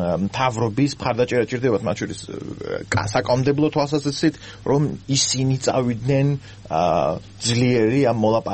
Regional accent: Gali, Abkhazia, Georgia; მე თვითონ გალიდან ვარ

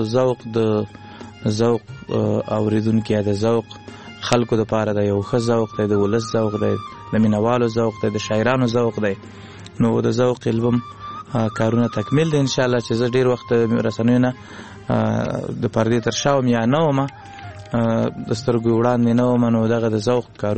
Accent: Laghman, Afghanistan; also born or lived in Kunduz

